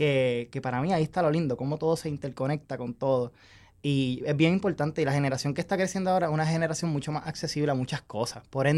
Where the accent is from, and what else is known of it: Puerto Rico